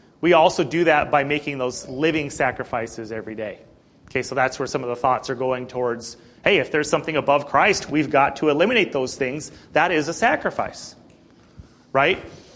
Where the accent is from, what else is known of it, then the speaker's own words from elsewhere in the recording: United States; Mostly because we're American and we can have anything we want.